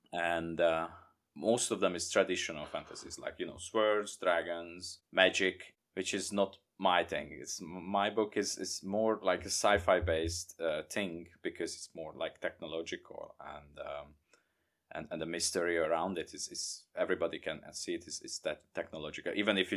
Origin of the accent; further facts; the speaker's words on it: Hungary; English is a second language; now in London, United Kingdom; I'm from Hungary, but I'm living years here in London.